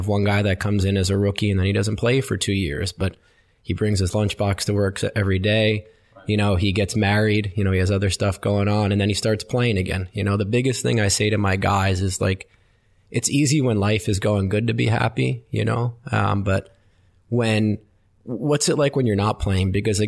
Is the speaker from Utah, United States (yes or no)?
no; Westfield, New Jersey, United States; I grew up in New Jersey, in a town called Westfield. In the mid-90s, early to mid-90s, it was a bit of a soccer hotbed.